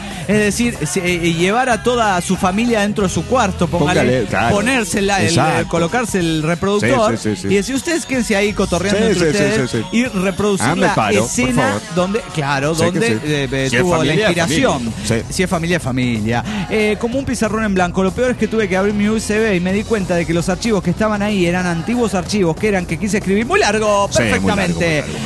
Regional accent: La Paz, Bolivia; Hola, amigos … de La Paz, Bolivia.

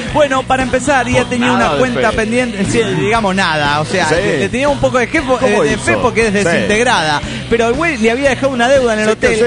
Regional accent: Toluca, State of Mexico, Mexico; Hola, ¿qué tal? Soy … de Toluca.

